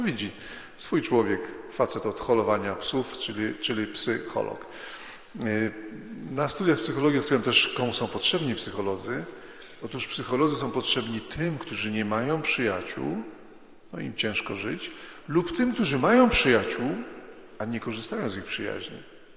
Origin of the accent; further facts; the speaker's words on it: Radom, Masovian Voivodeship, Poland; gdzieś tam pod Radomiem, bo pochodzę z Radomia